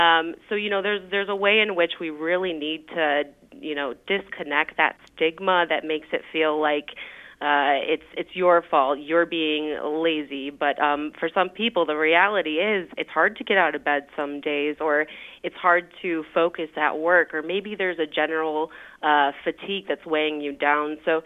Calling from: Chicago, Illinois, United States; I'm calling you from Chicago, where our weather really can impact people who live with depression.

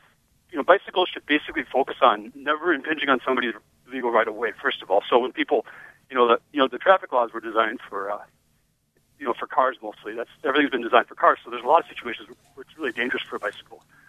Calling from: Pittsburgh, Pennsylvania, United States; I'm calling from the Southside Slopes.

